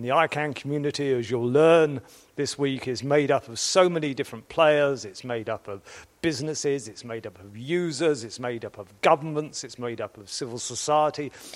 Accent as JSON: {"language": "English", "region": "London", "country": "United Kingdom", "said": "I am actually a Londoner myself. I don't know what a Londoner really means, but I sort of grew up. I went to university here, and I worked here for a number of years."}